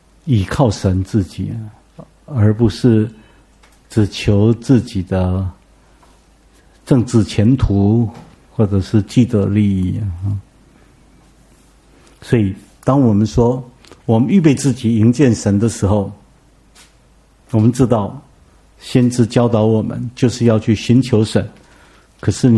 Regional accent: Taipei, Taiwan; 我们台北人对这个不太有概念

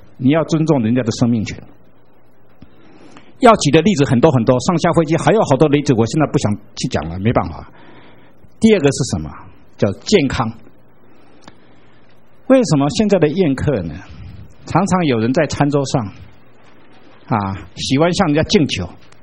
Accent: Erlin, Changhua County, Taiwan; 尤其我每次回到我的故乡，我那些啊老同学还健在的，要请我吃饭

